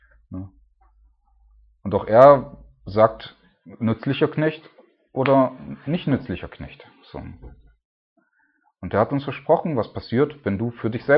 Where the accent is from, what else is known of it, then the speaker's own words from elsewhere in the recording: Saxony-Anhalt, Germany; Ich mein, noch nicht mal ich bin Deutscher, in Sachsen-Anhalt aufgewachsen, also ein Ossi.